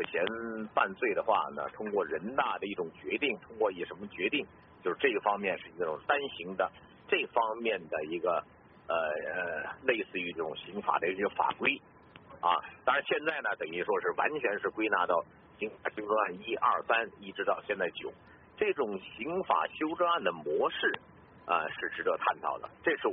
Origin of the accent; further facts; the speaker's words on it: Beijing, China; 观众大家好啊，我是北京的